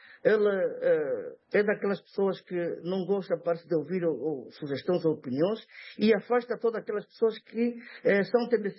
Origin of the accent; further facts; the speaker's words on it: Angola; enquanto angolanos, seria um orgulho termos conseguido ajudar um país a se pacificar